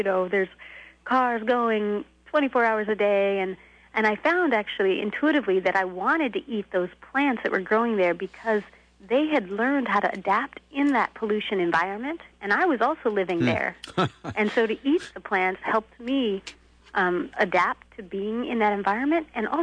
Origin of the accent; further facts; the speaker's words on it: Colorado, United States; now in Vermont, United States; I'm from Colorado, but we also have deep winters of snow and we're similar in the seasons of when things grow.